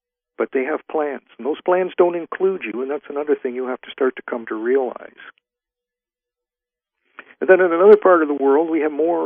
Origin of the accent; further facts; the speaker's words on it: Canada; I'm from Canada.